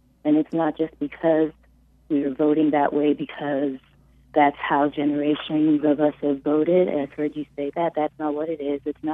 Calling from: Maryland, United States; And I'm calling from Maryland.

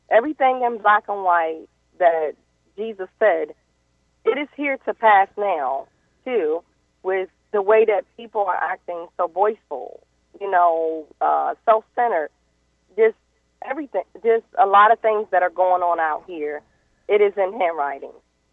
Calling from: Washington, District of Columbia, United States; from Washington, D.C.

